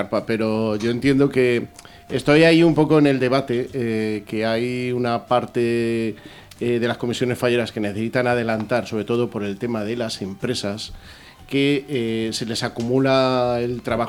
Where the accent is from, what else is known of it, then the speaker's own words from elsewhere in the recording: Sisante, Castilla-La Mancha, Spain; el segundo día de Navidad en mi pueblo, en Sisante, en Cuenca, se celebraba, por lo menos era medio festivo.